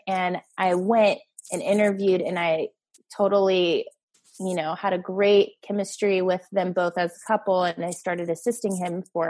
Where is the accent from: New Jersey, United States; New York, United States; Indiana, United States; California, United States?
California, United States; now in San Clemente, United States; I'm originally from LA County, and I've been doing hair for 15, 16 years now, and my life took me over to Orange County